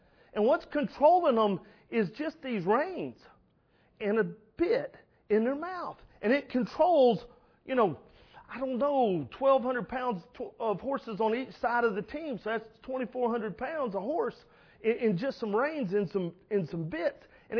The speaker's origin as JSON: {"language": "English", "region": "Florida", "country": "United States", "tie": "born or raised there", "said": "Man, I've had the chance growing up in Florida, you saw them. They stayed in Tampa quite a bit"}